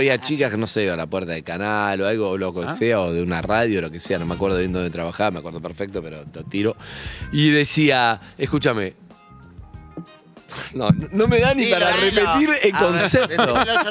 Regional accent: Chaco, Argentina; yo salí que me crié en el Chaco, mi vieja

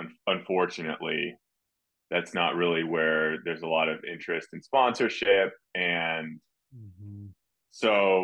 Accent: Boulder, Colorado, United States; I'm a cyclist from Boulder, Colorado.

